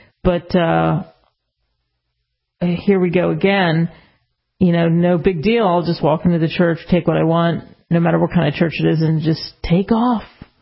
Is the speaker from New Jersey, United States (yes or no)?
no; Philadelphia, Pennsylvania, United States; And I grew up outside of Philly.